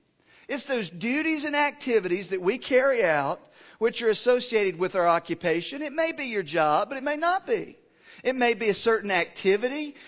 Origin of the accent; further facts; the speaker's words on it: Tennessee, United States; For me today, it's a very negative idea because I'm from Tennessee, and we lost yesterday.